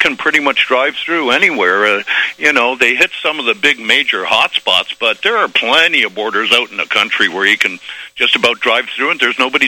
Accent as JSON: {"language": "English", "country": "Canada", "said": "Being a Canadian, I'm pretty much of a pacifist, really."}